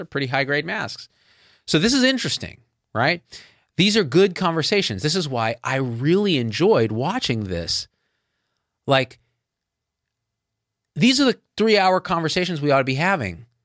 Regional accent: India; even though I'm technically from India, I don't know, ish.

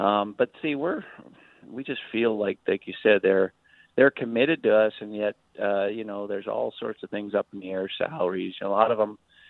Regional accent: Montana, United States; And I'm from Montana

